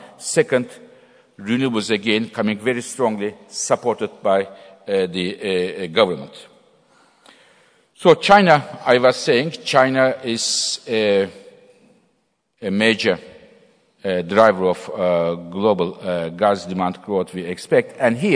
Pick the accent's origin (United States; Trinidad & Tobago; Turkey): Turkey; Ankara; English is a second language; I can tell you, I was raised in Ankara, and I was till a certain age, I was playing football in the street.